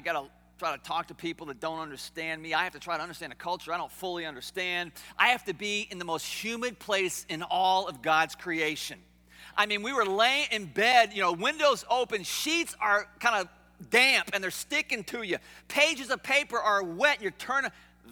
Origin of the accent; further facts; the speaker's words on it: United States; born there; because I was born in America, a land of opportunity, a land of prosperity, and a land of distraction.